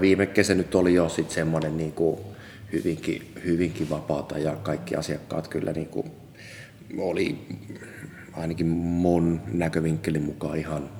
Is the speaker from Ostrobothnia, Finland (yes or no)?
no; Kirkkonummi, Uusimaa, Finland; Ja sitten mä oon sitten oikeastaan semmoisen nuoruuteni tai lapsuuteni sitten asunut tuolla Kirkkonummella kuitenkin sellaisessa niin kuin haja-asutusalueella.